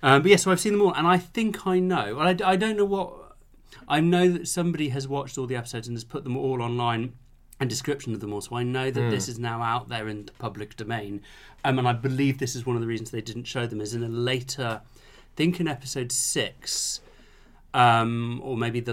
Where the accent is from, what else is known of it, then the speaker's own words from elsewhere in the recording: Nottingham, East Midlands, United Kingdom; But it was shot in Nottingham, and I'm from Nottingham.